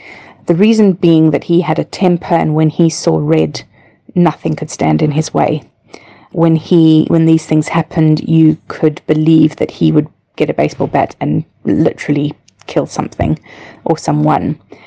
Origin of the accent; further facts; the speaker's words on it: South Africa; I was raised in South Africa.